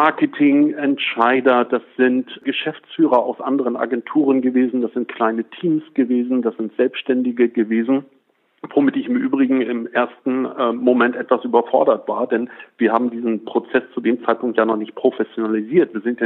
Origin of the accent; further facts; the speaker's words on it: Fehmarn, Schleswig-Holstein, Germany; born there; weil ich auf Fehmarn geboren bin. Ich liebe Fehmarn. Fehmarn ist meine Heimat, da bin ich gerne.